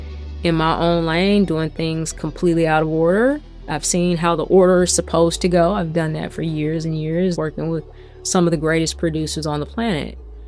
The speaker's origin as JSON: {"language": "English", "town": "Memphis", "region": "Tennessee", "country": "United States", "tie": "born or raised there", "said": "I think it was kind of inevitable that I would find my way to music growing up in Memphis."}